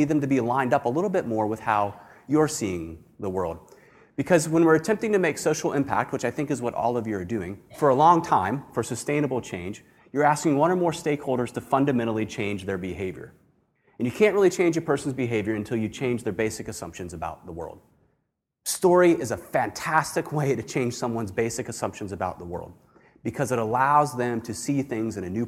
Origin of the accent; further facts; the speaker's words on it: Virginia, United States; I grew up in Virginia, and my dietary palate was a lot like Terry's.